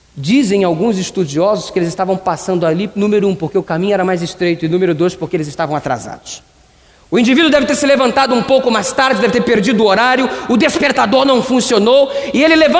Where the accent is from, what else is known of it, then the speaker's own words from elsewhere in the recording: Rio de Janeiro, Brazil; no Rio de Janeiro, de onde vim, existem muitas estradas sanguinárias. A casa onde eu morava ficava numa rua chamada Avenida Marginal.